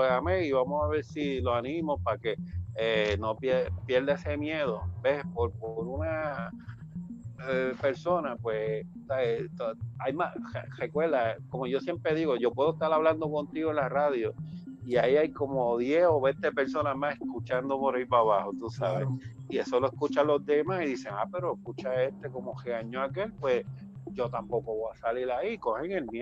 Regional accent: Puerto Rico; como somos los boricuas

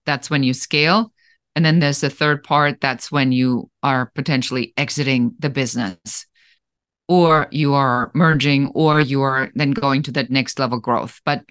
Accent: Germany; moved away as an adult; now in Los Angeles, United States; I am originally from Germany, and I live in Los Angeles, so I'm an immigrant

